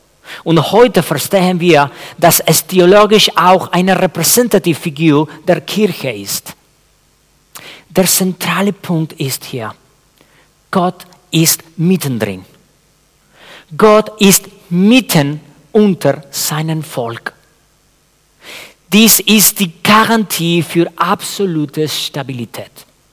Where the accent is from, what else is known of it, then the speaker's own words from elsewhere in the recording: Chile; Ich komme aus Chile, dem Land mit den meisten Erdbeben der Menschheitsgeschichte.